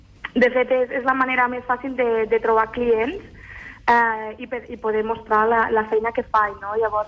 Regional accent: Bell-lloc d'Urgell, Catalonia, Spain; Sí, soc del poble de Bell-lloc d'Urgell, d'aquí de Lleida.

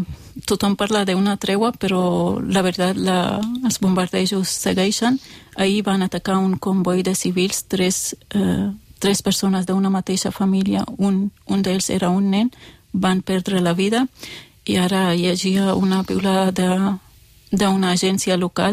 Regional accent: Qamishli, Al-Hasakah Governorate, Syria; la ciutat de Qamishlo, d'on soc jo, i allà viu més de 2 milions de persones.

